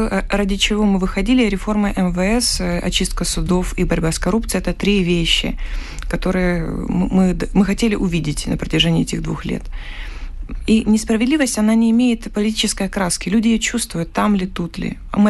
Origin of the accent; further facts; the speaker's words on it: Kyiv, Ukraine; Здравствуйте, я из Киева, у вас есть вопросы к нам?